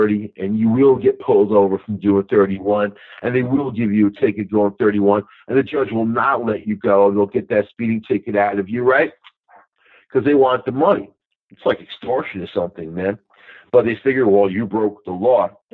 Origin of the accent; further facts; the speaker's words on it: New York, United States; I was from Nassau County, the next county over.